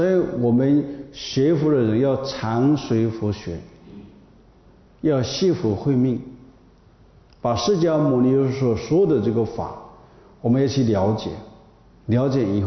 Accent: China; 我们作为中国人啊，要感觉到很骄傲、 很自豪

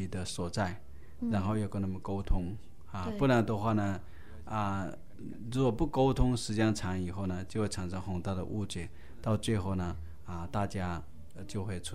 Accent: China

